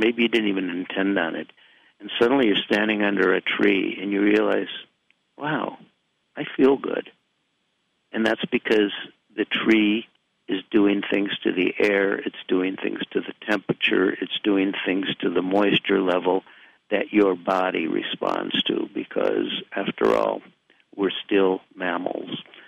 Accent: Minneapolis, Minnesota, United States; take a video of a policeman in my hometown, Minneapolis, kneeling on top of somebody's neck.

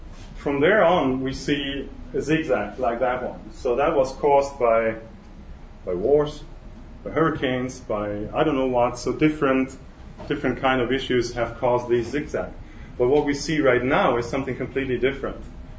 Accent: Germany; moved away as an adult; now in Austria; I'm a German. I grew up in Germany. The last 12 years I've lived in Austria.

